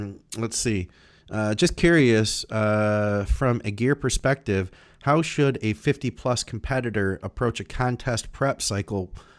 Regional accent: Ireland; Yes, I am Irish, although I'm not involved.

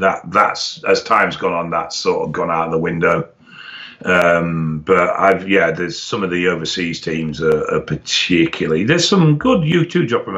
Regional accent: Huddersfield, Yorkshire and the Humber, United Kingdom; Huddersfield Town, my hometown, they had the Huddersfield Young Casuals, and they had the Under Threes.

